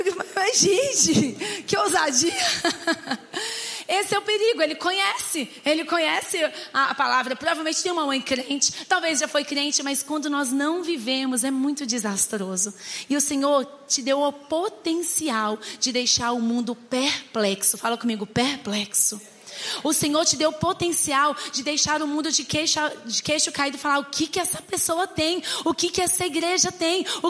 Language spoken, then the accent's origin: Portuguese; Brasília, Federal District, Brazil; eu sou lá de Brasília. Toda vez que eu falo que eu sou de Brasília, eu brinco falando o seguinte: olha, gente, a culpa não é nossa, dos brasilienses, ok?